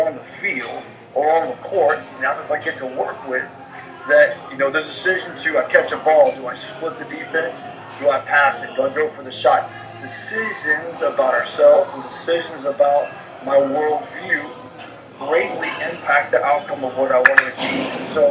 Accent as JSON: {"language": "English", "region": "Florida", "country": "United States", "tie": "born or raised there", "said": "I didn't grow up swimming. I grew up surfing down in Florida on little 3 foot waves."}